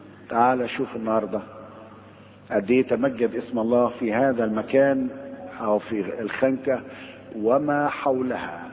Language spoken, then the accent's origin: Arabic; Egypt; افاكر في سنة 72 او في اواخر الستينات وبداية السبعينات كان في عندنا في مصر مشاكل كتير